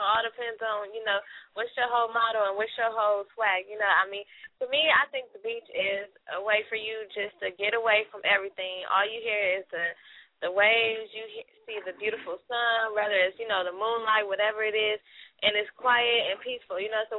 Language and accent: English; Carson, California, United States; You know, like me, okay, born and raised in Carson, so everybody know that's kind of like a, you know, uppity side of the town or whatever.